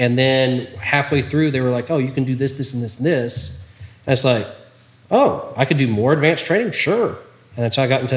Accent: Texas, United States; No, that was just pretty much working on a farm because I grew up in East Texas.

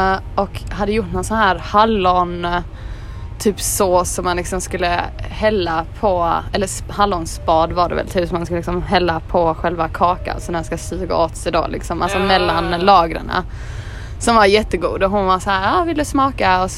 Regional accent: Bjärred, Skåne, Sweden; huset i Bjärred, eller där jag växte upp mest i alla fall

